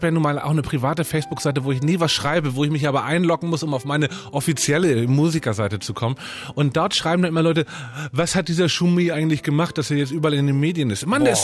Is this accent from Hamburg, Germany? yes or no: yes; Hamburg, Germany; Ich komme aus Hamburg, da wird nicht so viel. Da aus meiner Ecke, wo ich herkomme, in Hamburg-Stelling, da hat man einfach nicht euphorisch in den Tag gelebt.